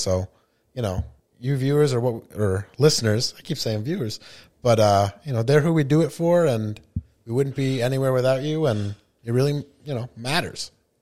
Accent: Massachusetts, United States; Just because, again, I'm from Mass, I don't seem to know anything around here.

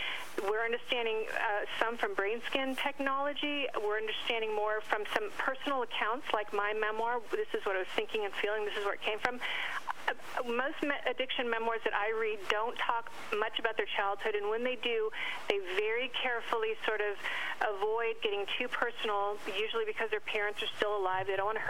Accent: San Diego, California, United States; In San Diego. I grew up in San Diego.

